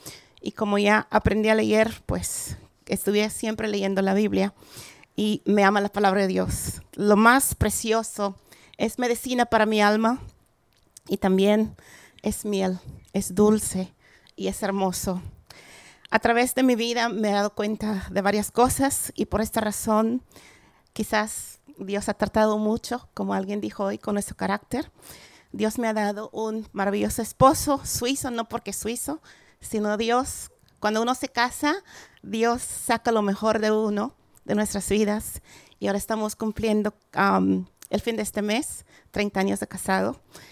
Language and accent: Spanish; Belize; first language English; Spanish is a second language; Caribe, entre México y Guatemala. Y fue una colonia británica, por eso nosotros hablamos el inglés como nuestro idioma materno.